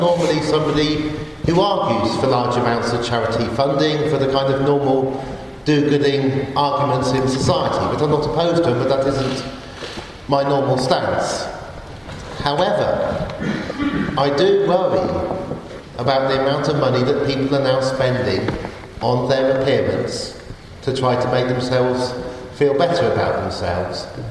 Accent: Oxford, South East England, United Kingdom; Now, I was brought up in Oxford, and if you were brought up in Oxford in the 1980s, the set text for O-level English was Down and Out in London and Paris.

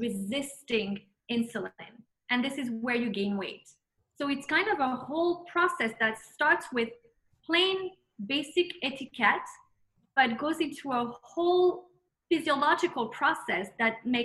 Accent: United States; I'm both French and American. One thing that I've always realized growing up in the States, being raised by a French mother, was that she always made a point that inside the house, we should keep the French etiquette going.

